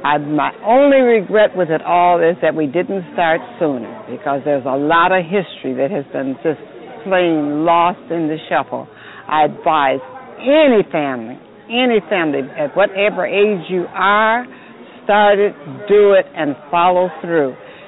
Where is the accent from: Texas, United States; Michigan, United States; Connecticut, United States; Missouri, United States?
Michigan, United States; Detroit; I'm from Detroit, Michigan.